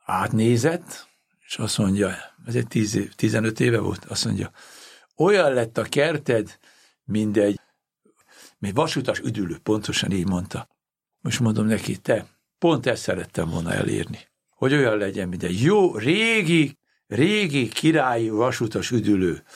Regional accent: Hungary; Mondom, én nem tudok magyarkodó lenni. Szóval, miért? Mert magyar vagyok.

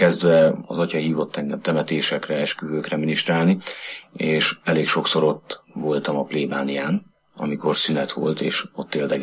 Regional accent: Csepel, Budapest, Hungary; édesapám igen korán meghalt, 5 éves voltam, és akkor az anyai nagyszülőkhöz költöztünk föl Cseperre, és innen Cseperről a nagymamámot kísértem be mindig a Szikla templomba

